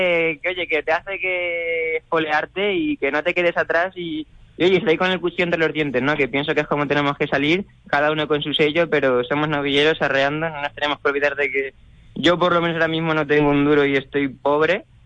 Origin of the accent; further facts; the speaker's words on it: Valeria, Castilla-La Mancha, Spain; sin olvidarnos nunca de esas raíces manchegas, ¿no? De mi pueblo, de Valeria y de toda mi familia.